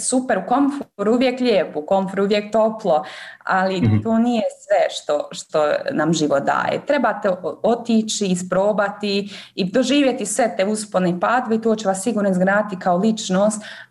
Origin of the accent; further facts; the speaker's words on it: Bosnia & Herzegovina; u Evropskom parlamentu sam se zaposlila kao Bosanka i Hercegovka